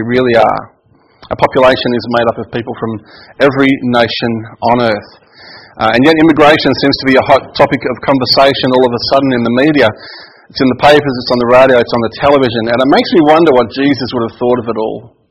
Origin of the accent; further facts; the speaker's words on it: Australia; You know, when you think about Australia, and it's funny, I noticed that no one said, oh, I'm original Australian. No one said that, and really no one can, because we are all immigrants.